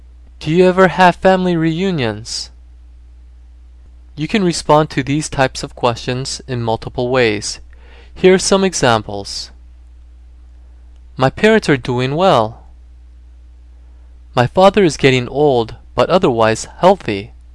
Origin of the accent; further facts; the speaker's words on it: Florida, United States; I grew up in Florida, so my in-laws are there. We moved to California 5 years ago.